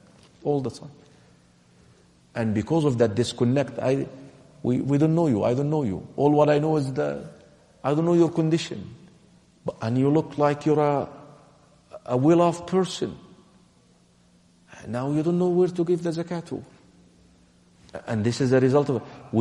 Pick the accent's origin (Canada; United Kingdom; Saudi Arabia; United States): Saudi Arabia; Mecca, Makkah Province; Except when they find out that you're from Quraysh. I'm from Mecca.